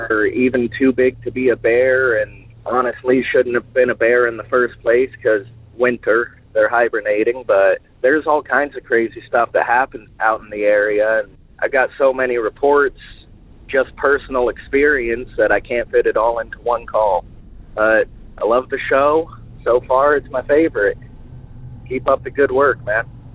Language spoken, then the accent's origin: English; Alaska, United States; I'm from Alaska.